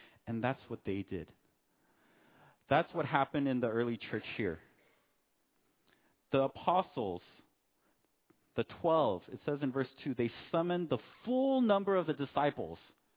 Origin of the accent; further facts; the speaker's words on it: United States; I'm Korean-American. My parents are from Korea, but I was born in America, and I grew up in America.